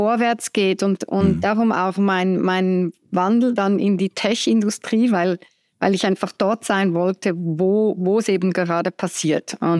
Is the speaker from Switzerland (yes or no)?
yes; Zurich, Switzerland; also born or lived in Burundi / Chile / United States; Ich bin aus Zürich, bin auch in Zürich geboren. Doch aber ziemlich viel rumgereist. Ich habe mal in Burundi in Afrika gelebt, mal in Chile, in Südamerika und auch in den USA. Von dem her, ich spreche selbst 4 Sprachen.